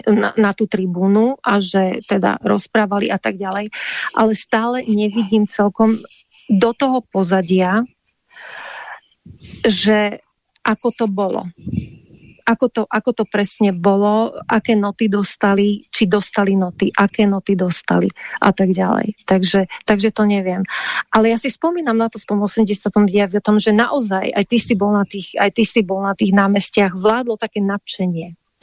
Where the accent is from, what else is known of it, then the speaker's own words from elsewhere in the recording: Bratislava, Bratislava Region, Slovakia; Ja som Bratislavčanka a pozerala som sa cez plot, hej, cez ten ostatný plot, čo bol.